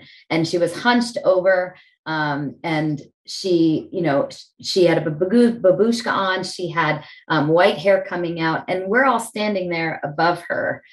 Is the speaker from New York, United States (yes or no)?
no; State College, Pennsylvania, United States; I was asked to be a part of something really cool in my hometown in State College, Pennsylvania, called State of the Story.